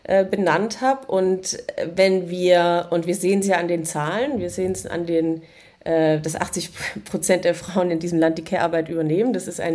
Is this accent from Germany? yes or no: yes; West Germany, Germany; dass wir als Westdeutsche